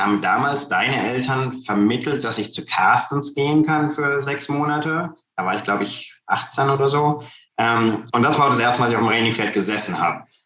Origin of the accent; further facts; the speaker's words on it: Kassel, Hesse, Germany; Ich komme ursprünglich aus Kassel.